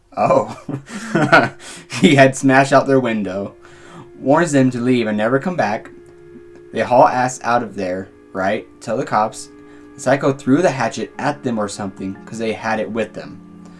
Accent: New Jersey, United States; I'm from Jersey. I can't do it.

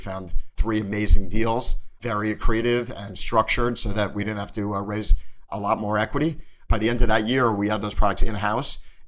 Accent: New York City, New York, United States; I grew up in New York, and my dad is a pharmacist as well. So I sort of grew up in his drugstores in New York City.

